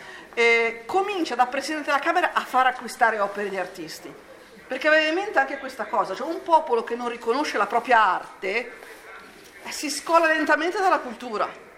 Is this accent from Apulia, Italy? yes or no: no; Liguria, Italy; sono ligure come lui